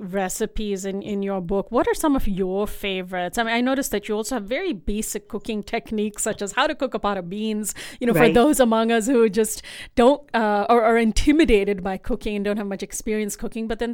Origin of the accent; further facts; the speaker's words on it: India; I mean, I'm from India, and it's not clear to me how much of our cuisine was altered by British colonialism.